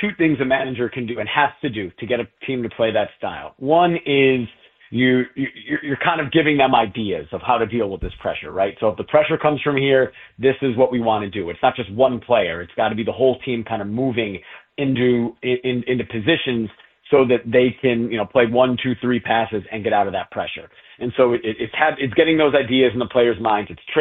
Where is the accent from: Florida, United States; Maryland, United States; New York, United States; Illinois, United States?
Illinois, United States; Chicago; now in Butte, United States; Again, Butte, Montana, I knew nothing about it. I'm from Chicago.